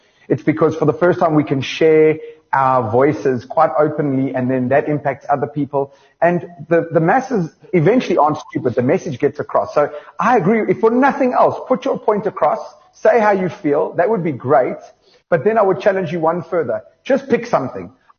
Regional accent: South Africa; I'm just a South African citizen.

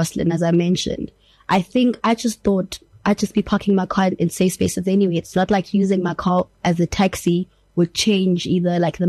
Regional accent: Pretoria, Gauteng, South Africa; I'm from Pretoria.

